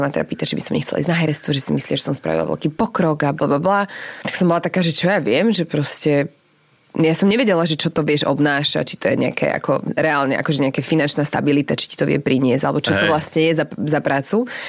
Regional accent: Nitra, Nitra Region, Slovakia; Ja som z Nitry.

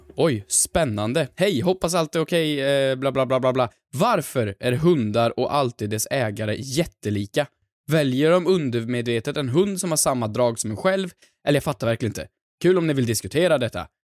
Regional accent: Värmland, Sweden; Jag hade en granne, eller hemma i Värmland

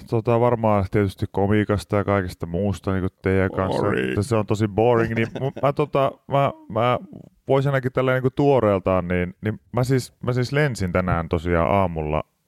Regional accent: Pori, Satakunta, Finland; now in Helsinki, Finland; kun olen Porista kuitenkin kotoisin

